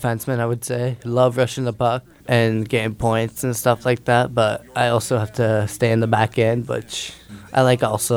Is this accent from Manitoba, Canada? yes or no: no; Greely, Ontario, Canada; I'm from Greeley, 30 minutes south from downtown Ottawa. I played minor hockey in the Metcalf area.